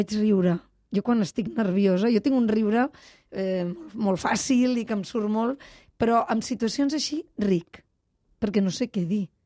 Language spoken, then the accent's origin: Catalan; Barcelona, Catalonia, Spain; also born or lived in Girona; la meva família és tota de Girona, pare, mare, germans, però jo vaig venir a Barcelona, em penso que tenia 5 anys.